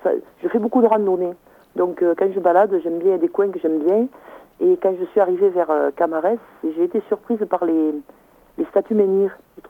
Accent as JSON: {"language": "French", "region": "Occitanie", "country": "France", "said": "Je suis des Cévennes"}